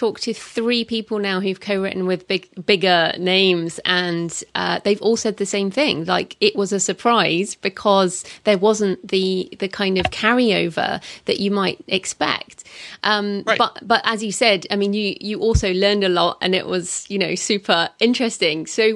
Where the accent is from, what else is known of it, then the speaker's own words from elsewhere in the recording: United Kingdom; So that's something I haven't been able to do as a British author.